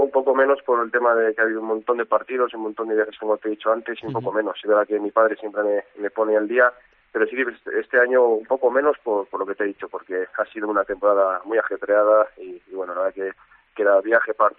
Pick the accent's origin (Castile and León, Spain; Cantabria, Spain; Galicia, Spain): Castile and León, Spain; Palencia; aquí a unas semanas me acerque por allí y disfrute de mi tierra